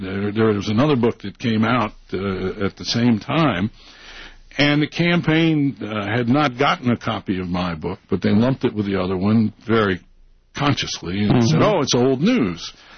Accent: Washington, District of Columbia, United States; now in New York, United States; I'm from Washington. I live in New York, but I'm a second-generation Washingtonian

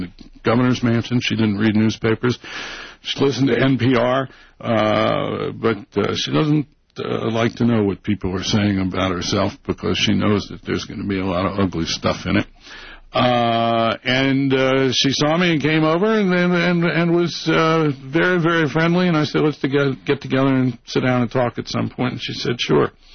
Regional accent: Washington, District of Columbia, United States; now in New York, United States; I'm from Washington. I live in New York, but I'm a second-generation Washingtonian

